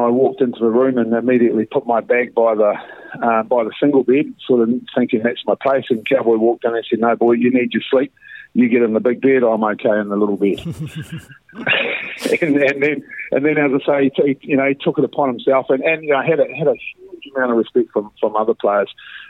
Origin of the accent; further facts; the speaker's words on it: Napier, Hawke's Bay, New Zealand; So we went through an All Black trial system and it was in my hometown in Napier. So I'd moved to North Harbour by then